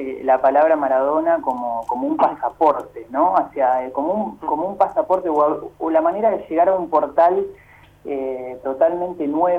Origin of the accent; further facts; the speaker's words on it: Argentina; Somos argentinos.